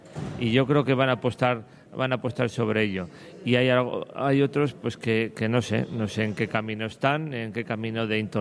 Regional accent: Valladolid, Castile and León, Spain; A lo mejor penséis que lo digo porque soy de Valladolid

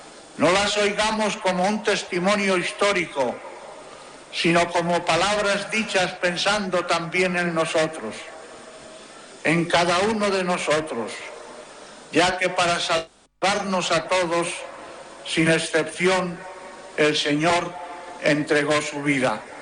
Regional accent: Fuentes de Nava, Castile and León, Spain; born there; mi pueblo natal, Fuentes de Nava, en la provincia de Palencia.

